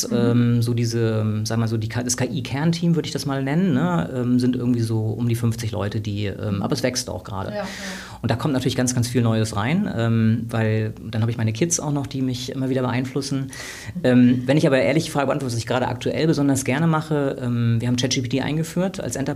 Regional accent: East Germany, Germany; born there; ich bin im Osten geboren, mit 14 war die Wende

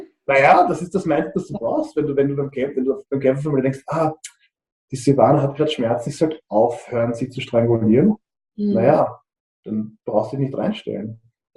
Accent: East Germany, Germany; da geht es halt wirklich ans Eingemachte, wie man sagt, bei uns im Osten.

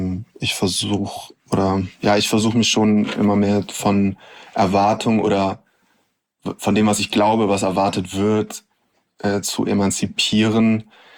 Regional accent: Hamburg, Germany; Ich bin sehr, also so finanziell gesehen, sehr gut aufgewachsen. Wir sind in Eppendorf aufgewachsen. Das ist ja ein ziemlich, wie sagt man, bürgerliches oder ja, man kann auch sagen, Bonzenviertel.

